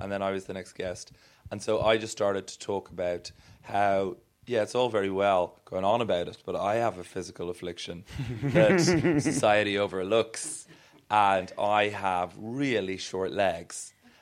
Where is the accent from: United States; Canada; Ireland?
Ireland